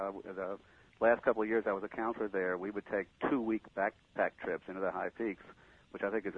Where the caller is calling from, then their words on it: Long Lake, New York, United States; I'm calling from Long Lake.